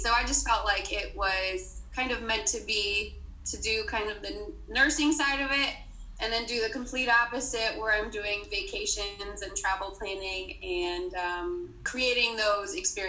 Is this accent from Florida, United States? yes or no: yes; Florida, United States; And throughout the years of me being born and raised in Florida, of course, throughout the years I've been to Disney, I don't even know how many times I've been.